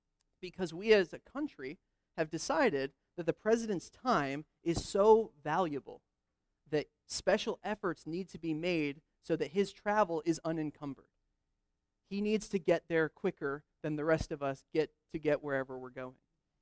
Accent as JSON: {"language": "English", "town": "Wilmington", "region": "Delaware", "country": "United States", "tie": "born or raised there", "said": "So I grew up in Wilmington, Delaware."}